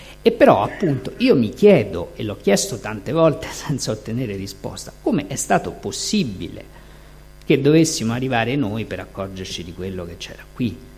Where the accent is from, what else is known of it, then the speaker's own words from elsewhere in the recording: Rome, Lazio, Italy; perché io sono romano